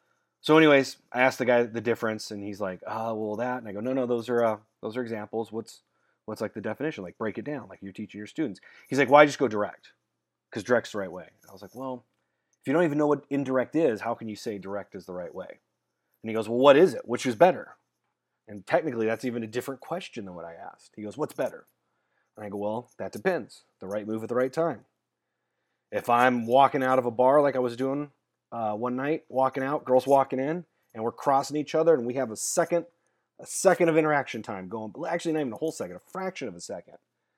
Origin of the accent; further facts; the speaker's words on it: Arizona, United States; I was like, hey, I'm from Arizona. Like, I've had walk-in showers.